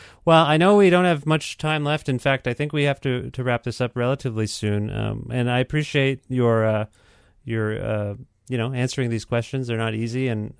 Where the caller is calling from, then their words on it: Canada; I'm calling you from Canada